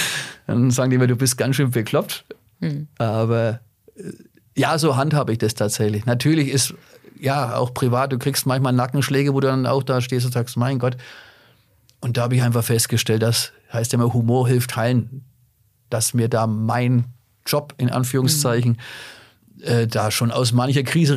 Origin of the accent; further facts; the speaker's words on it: Bavaria, Germany; accent: Franconian; Und da reduziere ich einfach mal ein bisschen meinen Dialekt, fahre das ein bisschen zurück und nehme natürlich Themen, die womit sich jeder identifizieren kann und jetzt keine typisch fränkischen Sachen